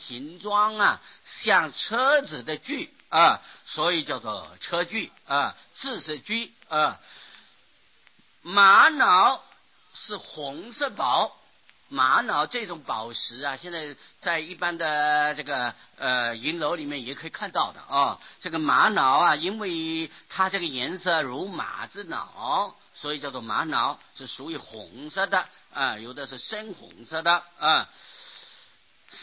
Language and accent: Chinese; China; 金大家都知道的就是黄金啊，银是白银呐、我们中国人从前都是用银呐、用白银啊。